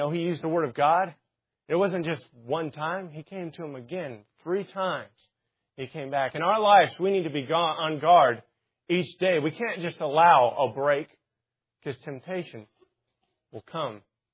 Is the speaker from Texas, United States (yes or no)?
yes; Texas, United States; I'm from Texas, as you may not know. You may know that or may not. But I'm from there, and I have heritage